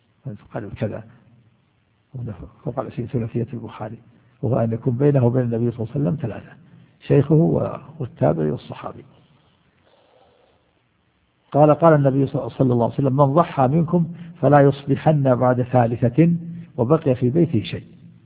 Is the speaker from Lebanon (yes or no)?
no; Najd, Saudi Arabia; وكان هذا إلى عهد قريب عندنا في نجد هنا يملحون، كنت وأنا صغير كان قبل أن تجد الثلاجات